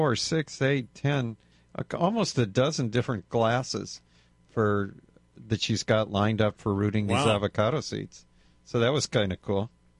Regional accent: Michigan, United States; I grew up in Michigan, which was hot and humid.

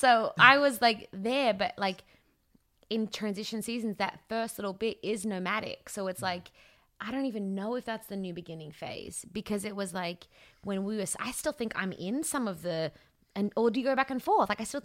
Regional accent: Australia; moved away as an adult; now in Los Angeles, United States; Because now what we have is I know when I moved from Australia to Los Angeles, I said 2 years and my dad said, if it sucks, you can always come home.

